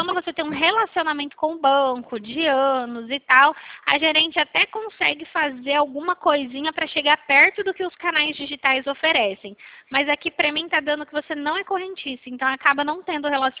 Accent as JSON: {"language": "Portuguese", "region": "São Paulo", "country": "Brazil", "said": "Eu sou de São Paulo, tá?"}